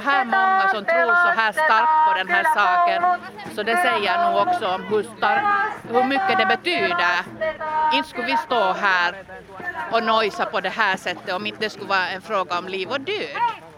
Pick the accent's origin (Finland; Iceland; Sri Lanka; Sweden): Finland; Kullo, Uusimaa; Jag kommer ända från Kullo